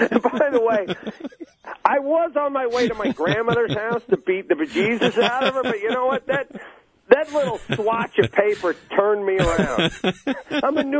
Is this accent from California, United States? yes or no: yes; Los Angeles, California, United States; I'm from Los Angeles